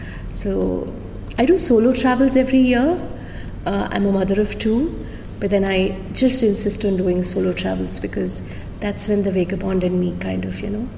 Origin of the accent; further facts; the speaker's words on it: Tiruvallamala, Kerala, India; So I grew up all over India, I think thanks to my parents. I come from a small village in Kerala by name Tiruvallamala. That's where my name also has its with the village.